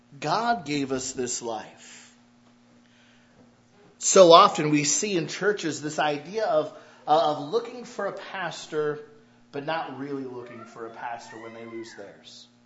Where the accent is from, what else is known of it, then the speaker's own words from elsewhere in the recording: Michigan, United States; I was from Michigan.